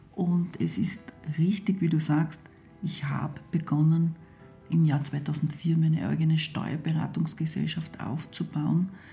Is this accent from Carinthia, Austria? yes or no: yes; Wolfsberg, Carinthia, Austria; ich bin in der Heimatstadt Wolfsberg geboren und bin dort in sehr, sehr einfachen Verhältnissen aufgewachsen. Meine Eltern haben einen Bauernhof betrieben.